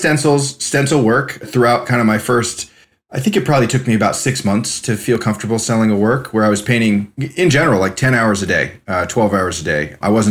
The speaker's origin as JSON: {"language": "English", "region": "California", "country": "United States", "said": "being told like that my art was cool because I was a kid from California."}